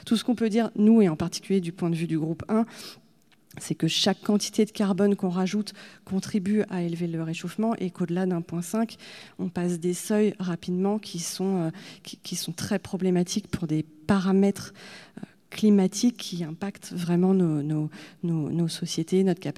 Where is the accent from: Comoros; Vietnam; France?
France; l'adaptation chez nous en France a déjà du retard.